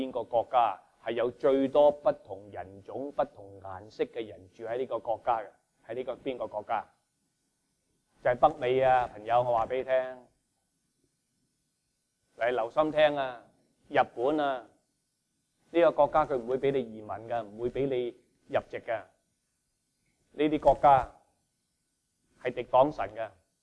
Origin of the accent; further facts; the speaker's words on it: Hong Kong; born there; And I was born in Hong Kong.